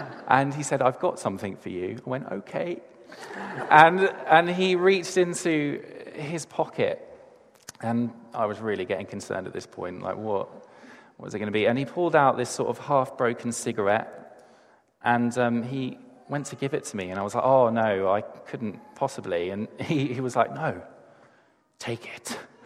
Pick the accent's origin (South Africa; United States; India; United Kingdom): United Kingdom; England; I tend to find that as an English person, I will do everything in my power to avoid any sense of awkwardness with anyone.